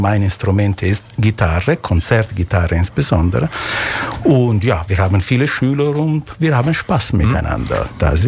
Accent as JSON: {"language": "German", "town": "Milan", "region": "Lombardy", "country": "Italy", "second_language": "German", "said": "Ich komme aus Mailand, gerade eine der gefährlichsten Zonen irgendwie zur Zeit mit dieser Corona-Geschichte."}